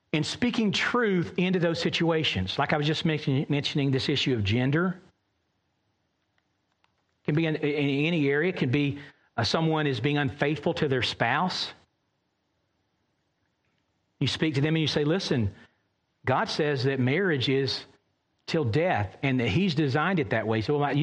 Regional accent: the South, United States; that's what I think of as I grew up in the South in America

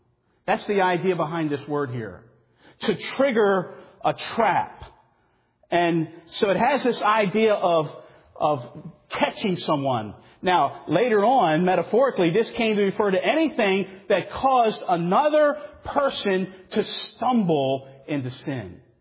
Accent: Baltimore, Maryland, United States; When we were little, growing up in Baltimore, I don't know why we did this.

